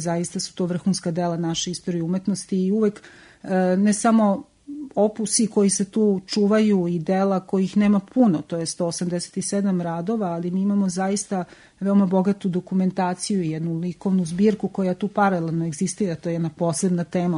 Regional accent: Lazarevac, Belgrade, Serbia; now in Novi Sad, Serbia; Da, pa ja recimo nisam Novosađanka, u Novi Sad sam došla iz Lazarevca 2000. godine

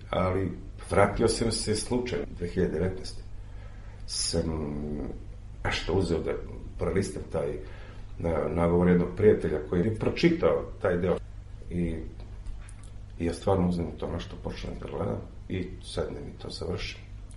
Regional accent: Niš, Nišava District, Serbia; dolazim iz Niša

